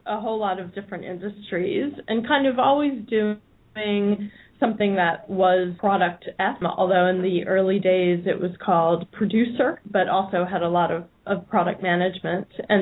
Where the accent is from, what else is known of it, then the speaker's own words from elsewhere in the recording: United States; now in Australia; But for me, since I'm from the States, I was seeing all these product camps happening over there and was really jealous.